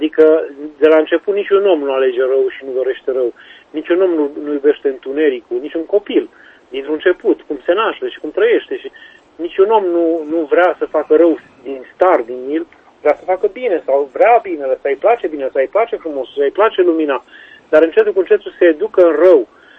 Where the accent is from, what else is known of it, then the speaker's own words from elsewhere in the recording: Romania; born there; Sunt un om obișnuit, m-am născut în România